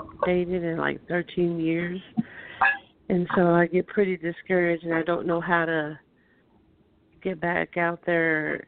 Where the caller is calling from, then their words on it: Kentucky, United States; I'm from Kentucky